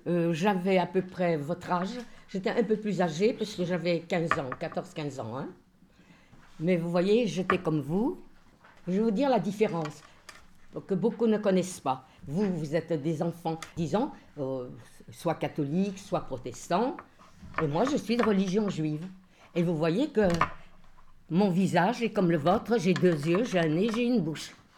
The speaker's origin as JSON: {"language": "French", "town": "Nancy", "region": "Grand Est", "country": "France", "said": "Je suis de Nancy. Nancy, c'est en haut de la France, à l'est."}